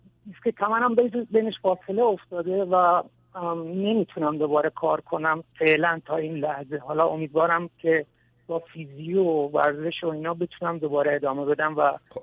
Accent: Iran; now in Australia; از ایران اومدم بیرون، خودم تنها بودم، و از طریق دریا خودم رسوندم به استرالیا و اینجا پناهندگی گرفتم، رفیوجی هم.

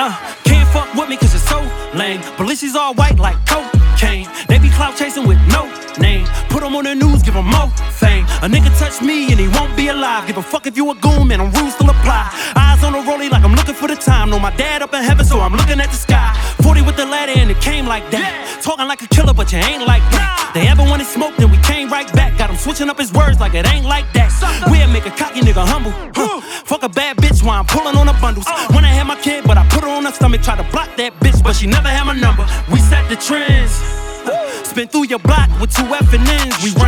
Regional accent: Philadelphia, Pennsylvania, United States; I'm from Philly

